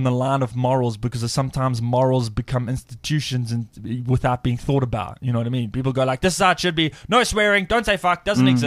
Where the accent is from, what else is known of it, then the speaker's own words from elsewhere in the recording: Amanzimtoti, KwaZulu-Natal, South Africa; If you're from Toti, you're like, I'm from Toti.